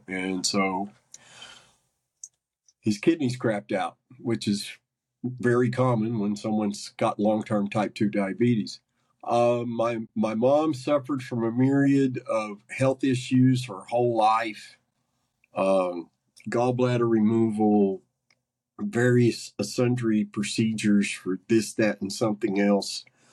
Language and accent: English; Huntington, West Virginia, United States; born there; Well, I was born in Huntington, West Virginia, 63 years ago. I just recently turned 63.